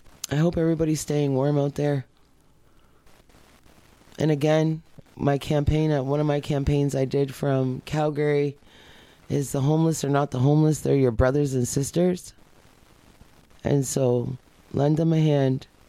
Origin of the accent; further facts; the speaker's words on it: Detroit, Michigan, United States; I know what that is because I'm from Detroit, okay? And I come from the struggle. And our people in Detroit, they're happy no matter what.